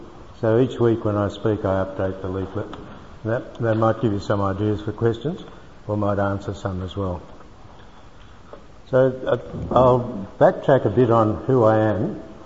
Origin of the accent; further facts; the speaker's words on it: Bangalore, Karnataka, India; born there; moved away; I was born in India. I was born in Bangalore. And I came out from India